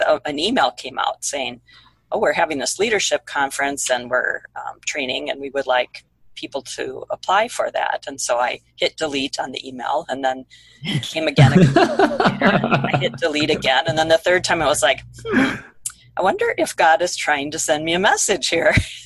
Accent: Owatonna, Minnesota, United States; I'm from Owatonna, Minnesota. We don't do this here.

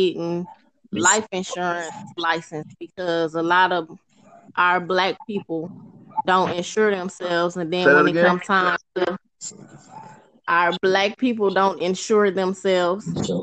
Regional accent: Flint, Michigan, United States; Hey, I'm from Michigan, Flint Town.

